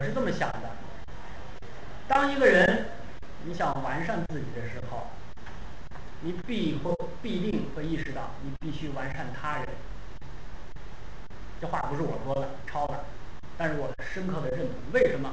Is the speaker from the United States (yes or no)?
no; China; 我们中国人这么多人，不可能没有任何积累或者说爆发性的这种创造